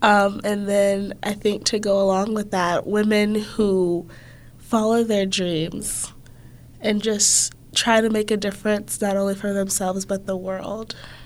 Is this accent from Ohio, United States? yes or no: yes; Dayton, Ohio, United States; now in Pittsburgh, United States; Dayton, Ohio.